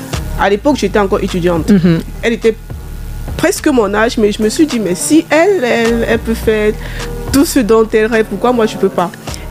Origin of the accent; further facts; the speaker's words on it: Bafang, West, Cameroon; puisque je suis de Bafang, dans ma langue nationale... maternelle